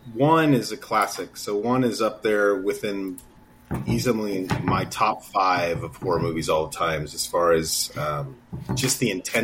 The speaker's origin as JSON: {"language": "English", "region": "Texas", "country": "United States", "tie": "born or raised there", "said": "Just the feelings coming as a Texas person, it's very recognizable to me. I grew up in Central Texas, so when I see it, a lot of the vibes that are there in it"}